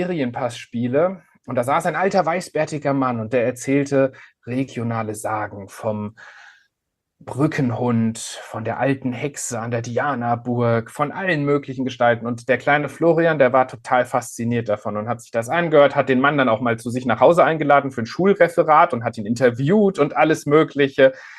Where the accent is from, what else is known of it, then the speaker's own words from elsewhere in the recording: Hesse, Germany; Ich bin in Mittelhessen aufgewachsen, nahe des Westerwaldes.